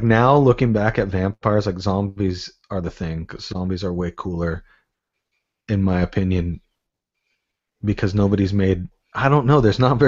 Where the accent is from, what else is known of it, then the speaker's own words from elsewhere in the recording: Port Angeles, Washington, United States; So I grew up in Port Angeles, which is really close to Forks